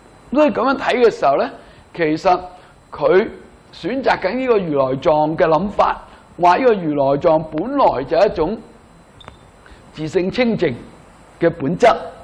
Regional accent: China; 所以你反映紧我哋中国人里面咧

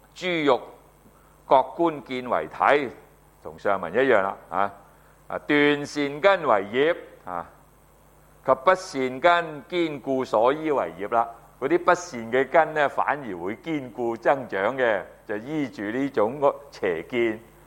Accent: China; 慈字咧，我哋中國人係咩啊？我哋去祭祀噶嘛

